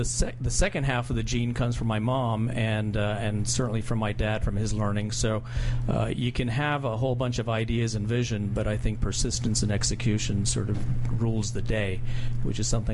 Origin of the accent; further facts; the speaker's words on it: Chicago, Illinois, United States; born there; Born in Chicago, Illinois, but lived in eight places before the age of 10, so hard to pick a hometown.